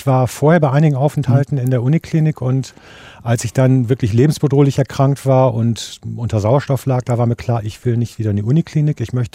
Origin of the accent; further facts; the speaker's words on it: Delmenhorst, Lower Saxony, Germany; born there; Nein, in Delmenhorst, in meiner Geburtsstadt, war das nicht möglich.